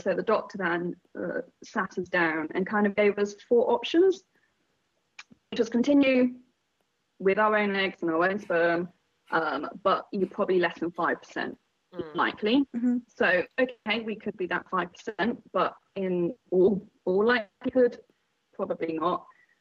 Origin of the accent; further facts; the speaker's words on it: England, United Kingdom; If you have worked out now, I'm English, so I'll be using English terminology.